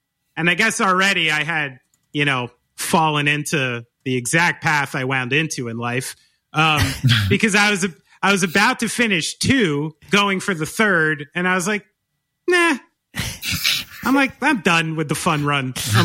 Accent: Somerville, New Jersey, United States; because my old town, I grew up in Somerville, New Jersey

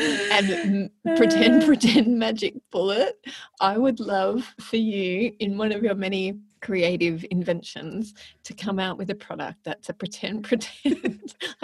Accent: Melbourne, Victoria, Australia; And I know where that's filmed in Melbourne. Aww. That's how much I love my hometown.

